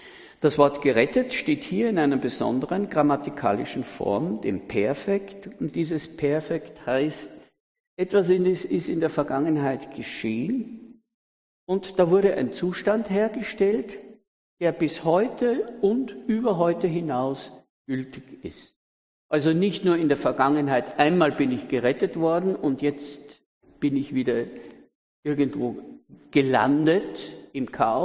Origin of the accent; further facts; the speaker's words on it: Austria